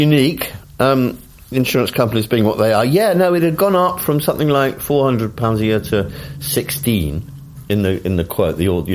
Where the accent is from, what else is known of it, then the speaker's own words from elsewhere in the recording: Highgate, London, United Kingdom; In Highgate, near Kenwood House, the most beautiful part of London.